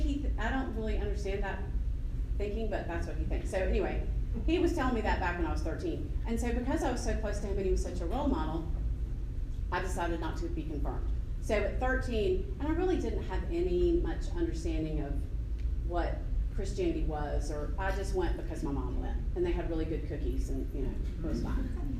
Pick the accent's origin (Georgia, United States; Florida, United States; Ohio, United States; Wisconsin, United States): Georgia, United States; Atlanta; So I am 53, and I grew up here in Atlanta. My mom and grandmother also grew up here, so I'm actually a true native of Atlanta.